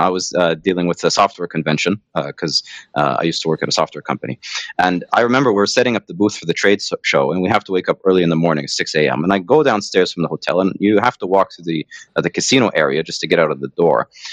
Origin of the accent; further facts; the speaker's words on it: Canada; I'm not American. I'm Canadian, actually. I'm seventh generation Canadian. I've been, you know, my family's been here for seven generations now. And we're originally from Scotland.